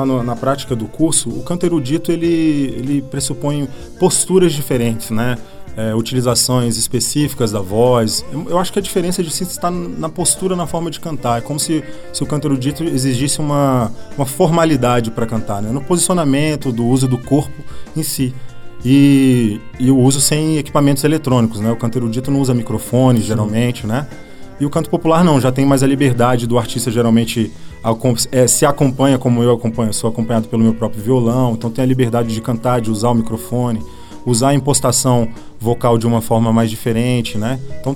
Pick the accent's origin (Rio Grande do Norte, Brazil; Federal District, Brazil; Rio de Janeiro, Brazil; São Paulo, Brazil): Federal District, Brazil; Brasília; Eu sou nascido aqui em Brasília, criado aqui, mas todo ano a gente ia pro Ceará.